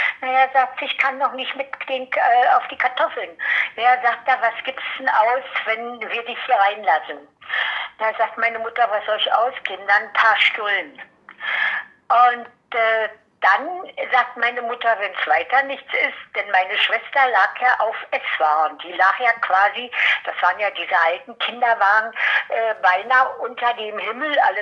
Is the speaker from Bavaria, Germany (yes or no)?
no; Brandenburg, Germany; Wir sind also dann im Spreewald groß geworden, Entschuldigung, und haben dort auch den Zusammenbruch erlebt.